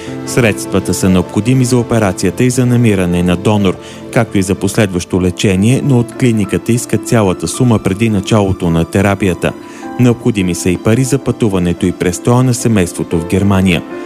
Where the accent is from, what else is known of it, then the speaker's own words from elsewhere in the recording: Belogradchik, Vidin Province, Bulgaria; съм от Белоградчик.